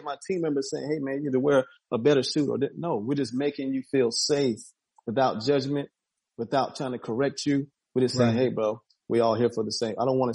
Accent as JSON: {"language": "English", "region": "West Coast", "country": "United States", "said": "we might have grown up differently, and I'm from the West Coast, man."}